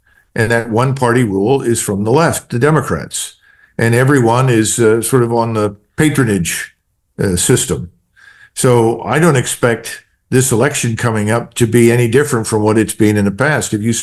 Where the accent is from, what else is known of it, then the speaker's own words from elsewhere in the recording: Pennsylvania, United States; I'm originally from Pennsylvania. My British ancestors settled there in 1681. So I'm somewhat familiar with Pennsylvania.